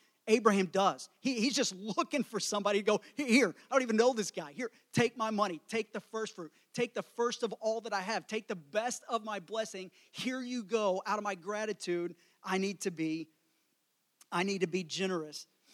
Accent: Colleyville, Texas, United States; born there; Colleyville and Grapevine was Lake Travis in 1990. It was in the top 10 of wealth of homes in all the United States. And I was blessed and fortunate enough to be born there

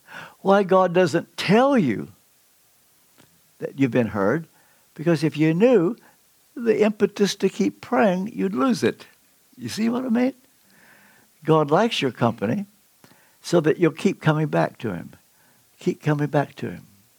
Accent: Ashland, Kentucky, United States; I'm from Ashland, Kentucky. I don't get back there often, but when I do, while I'm there, I always take Louise to South Ashland and say, that's the building.

